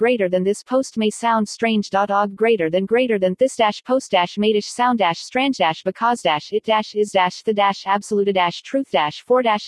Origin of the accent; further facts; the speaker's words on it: San Bernardino, California, United States; born there